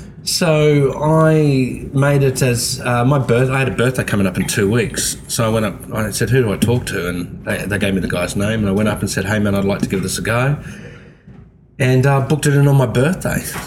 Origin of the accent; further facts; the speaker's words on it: Queensland, Australia; And I was being a Queenslander and him being a New South Wales person.